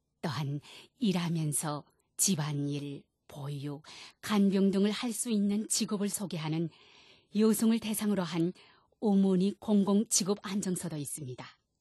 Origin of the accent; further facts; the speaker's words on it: North Korea; moved away as an adult; now in Japan; 함께 간 사회복지과 직원이 제가 북조선에서 왔다는 것을 밝히고 취직을 도와달라고 이야기하자